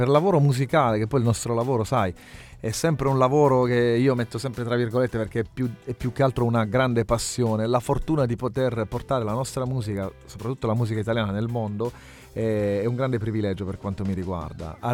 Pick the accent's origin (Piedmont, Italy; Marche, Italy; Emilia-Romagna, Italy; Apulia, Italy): Apulia, Italy; Foggia; now in Milan, Italy; io sono pugliese, precisamente di Foggia